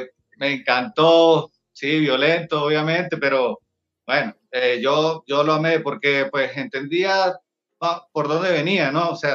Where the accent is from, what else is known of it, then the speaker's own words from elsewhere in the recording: Venezuela; now in Colombia; Yo soy original de Venezuela, estamos establecidos en Colombia